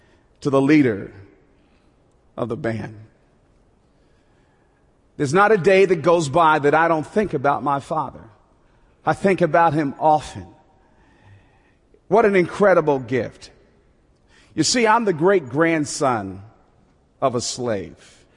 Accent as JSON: {"language": "English", "town": "Newark", "region": "New Jersey", "country": "United States", "tie": "born there", "said": "So Mom and Pop during World War II moved up to New Jersey. And there all of us kids were born. I was born in Newark, New Jersey. I'm the youngest of three kids."}